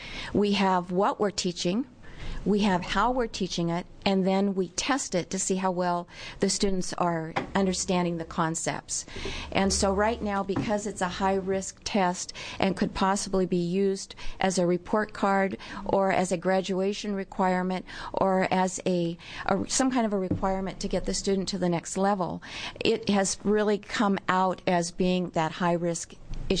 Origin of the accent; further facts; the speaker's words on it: United States; I'm from Western Washington County.